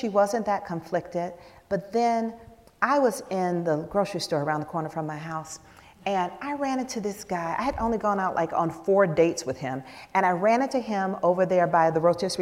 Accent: Atlanta, Georgia, United States; I grew up in Atlanta, and I wrote my first novel about growing up in Atlanta during the child murders.

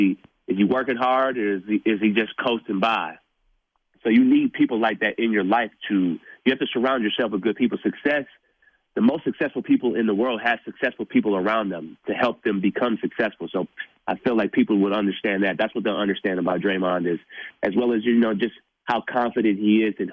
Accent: Blue Hills, United States; Yeah, I'm from Blue Hills, so there's always this, you know, notation that, you know, if people from the suburbs don't work hard, everything is given to them

